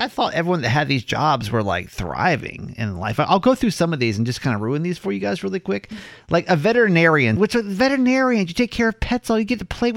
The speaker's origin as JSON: {"language": "English", "town": "Atlanta", "region": "Georgia", "country": "United States", "said": "Like, I'm from Atlanta originally."}